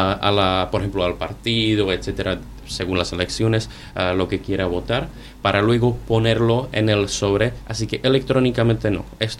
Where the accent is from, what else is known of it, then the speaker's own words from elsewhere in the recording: Ostrava, Moravian-Silesian Region, Czechia; Spanish is a second language; now in Japan; cuando vuelva a República Checa, a Ostrava, de donde soy